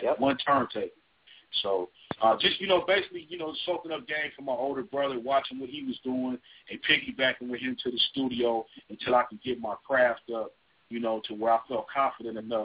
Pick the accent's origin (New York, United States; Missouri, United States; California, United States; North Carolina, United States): California, United States; Lynwood; Because I'm born and raised in Linwood, California. You know what I mean? So I was around during the breakdancing era.